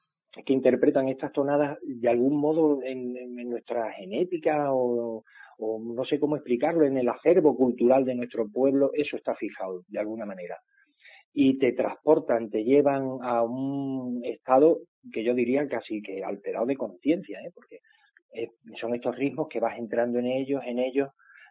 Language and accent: Spanish; Extremadura, Spain; te toca dentro alguna pieza de nosotros como extremeños, reconoce esos ritmos que son casi tántricos, muy repetitivos, donde el gaitero, nuestros gaiteros en Extremadura